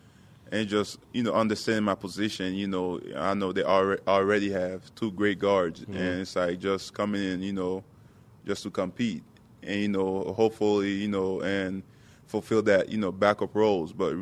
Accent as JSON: {"language": "English", "town": "Port-au-Prince", "region": "Ouest", "country": "Haiti", "tie": "born or raised there", "said": "I mean, I was born and raised in Port-au-Prince."}